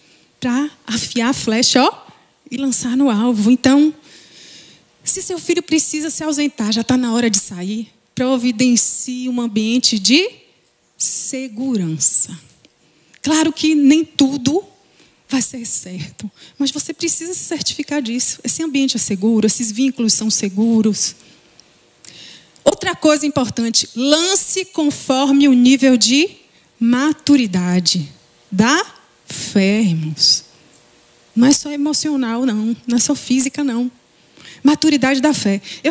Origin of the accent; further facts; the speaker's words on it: Salvador, Bahia, Brazil; Eu vim de Salvador.